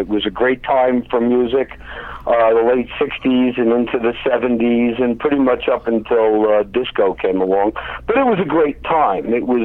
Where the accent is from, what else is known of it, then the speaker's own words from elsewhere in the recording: New Jersey, United States; As you can tell from this barely audible accent that I have, I'm from the New Jersey area.